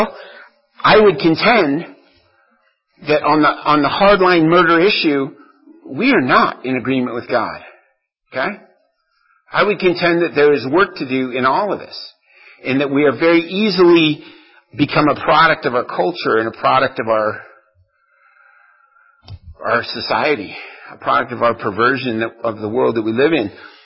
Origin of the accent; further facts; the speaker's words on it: Texas, United States; proud to be a Texan, I guess, you know, doing it.